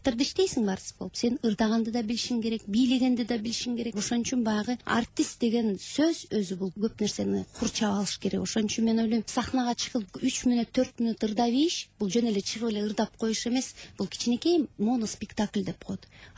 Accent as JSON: {"language": "Kyrgyz", "town": "Naryn", "region": "Naryn Region", "country": "Kyrgyzstan", "tie": "born or raised there", "said": "Негизгиси мен баягы Нарындын кызы болом, Нарындан өсүп чоңойгом."}